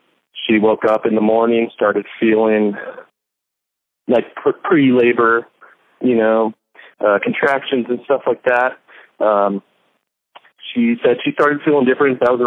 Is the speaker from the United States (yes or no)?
yes; San Diego, California, United States; No, born and raised in San Diego.